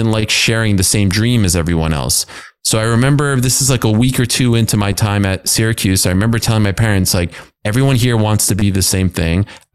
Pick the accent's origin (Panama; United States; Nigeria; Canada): Canada; Montreal, Quebec; I grew up in Montreal in a Jewish community where everyone just either goes to McGill or Concordia.